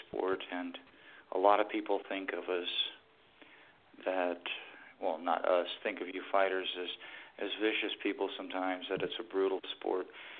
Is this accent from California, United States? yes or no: yes; California, United States; You know, I came from California out here, and, you know, it's a whole new life.